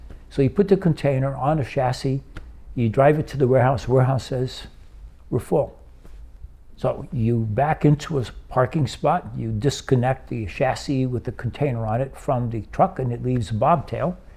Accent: Brazil; So fortunately, I grew up in Brazil. That's where I learned how to drive.

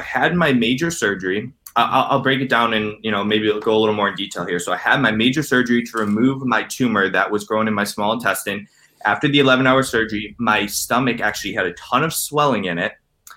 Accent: Cleveland, Ohio, United States; Yeah, honestly, so I'm 29. I'm from Cleveland, Ohio.

